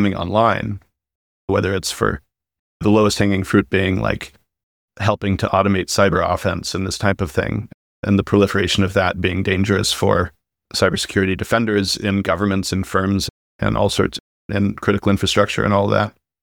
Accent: United States; And the gallows humor, as an American, I'm really unhappy to see the government talking about how you need to speak in an objective

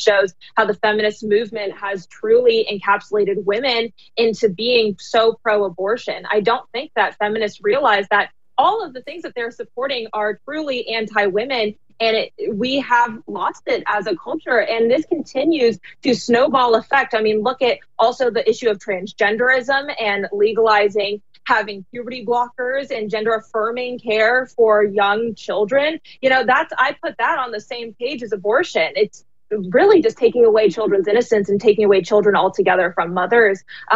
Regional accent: Arizona, United States; I mean, I'm from Arizona, living there for the past 2 years.

